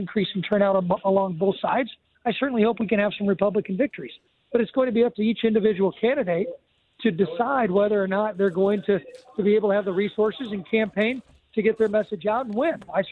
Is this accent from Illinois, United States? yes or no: yes; Illinois, United States; nothing has changed with the immense over-access to abortion services in my home state of Illinois.